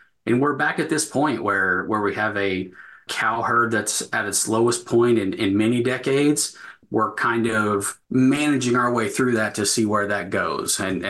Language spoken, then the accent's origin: English; El Reno, Oklahoma, United States; So to keep it a little brief, so I grew up in El Reno, Oklahoma, kind of typical family operation for the area, some wheat, some cows, some yearlings